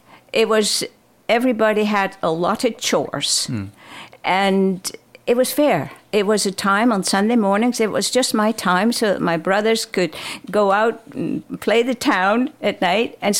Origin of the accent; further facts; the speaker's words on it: Friesland, Netherlands; first language Frisian; English is a second language; and my native tongue is actually Fries, which is a completely different language.